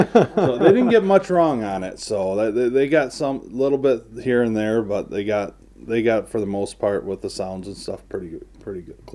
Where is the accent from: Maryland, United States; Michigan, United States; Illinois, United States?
Michigan, United States; Owosso; Yes, I'm born and raised in Owosso.